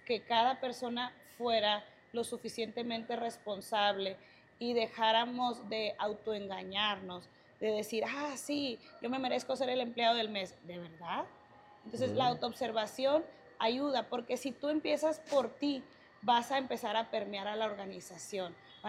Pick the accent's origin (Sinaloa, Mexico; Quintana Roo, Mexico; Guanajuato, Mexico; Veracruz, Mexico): Sinaloa, Mexico; Mira, yo soy de Sinaloa